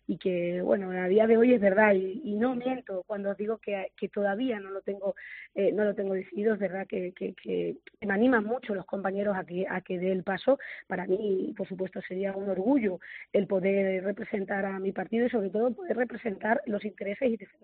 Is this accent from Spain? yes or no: yes; Talavera de la Reina, Castilla-La Mancha, Spain; por supuesto que soy de Talavera